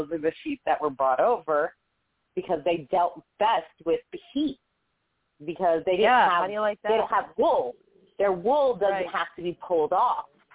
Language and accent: English; New England, United States; Well, you know, I grew up in New England, and the soil there